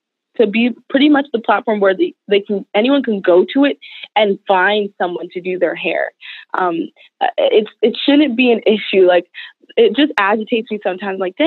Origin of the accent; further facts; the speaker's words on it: Canada; I imagine me born and raised in Canada, just moving to a different city, have a hard time finding hairstyles.